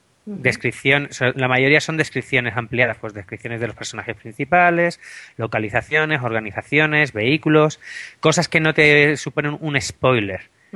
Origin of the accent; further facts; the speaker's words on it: Barcelona, Catalonia, Spain; now in Seville, Spain; yo vivo en Sevilla, aunque soy de Barcelona originariamente